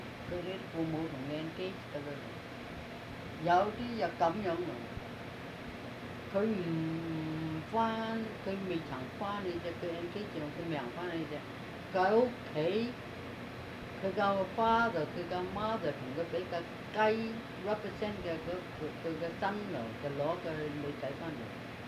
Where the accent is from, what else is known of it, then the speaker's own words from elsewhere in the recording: China; 我哋中國人唐話唔係幾通，英文唔係幾通啊嘛